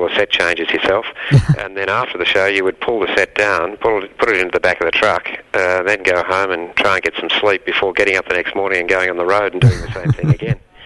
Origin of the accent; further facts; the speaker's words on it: Sydney, New South Wales, Australia; also born or lived in Italy; now in Lismore, Australia; I was born in Sydney and grew up in Sydney.